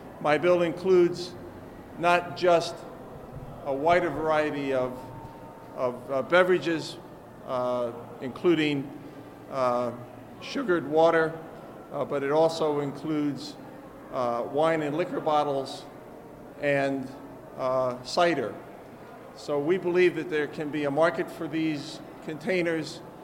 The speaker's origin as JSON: {"language": "English", "region": "New York", "country": "United States", "said": "I come from Long Island. We have beaches covered with plastic and glass bottles."}